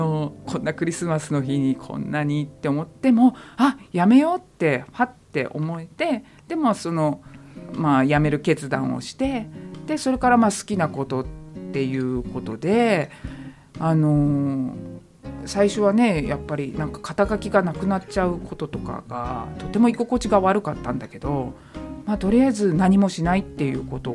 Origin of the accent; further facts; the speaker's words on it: Niigata, Japan; moved away as an adult; now in Tokyo, Japan; 出身は新潟県なんですよ、うん、まあね、だから田舎で本当に外で走り回って遊ぶっていう、まあ、環境にいて、でも、まあ、あの18で東京に来て